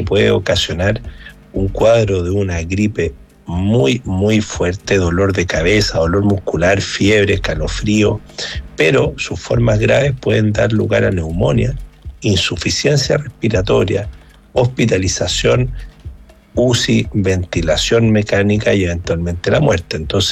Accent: Viña del Mar, Valparaíso, Chile; Yo en lo personal, como buen viñamarino

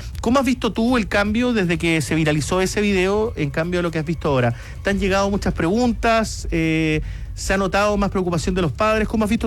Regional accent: Punta Arenas, Magallanes, Chile; Yo también soy de Punta Arenas.

